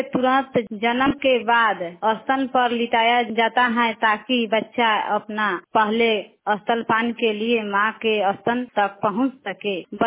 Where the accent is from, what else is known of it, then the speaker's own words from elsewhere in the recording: Bihar, India; मैं दरियापुर प्रखंड के कंवटिया की रहने वाली हूँ।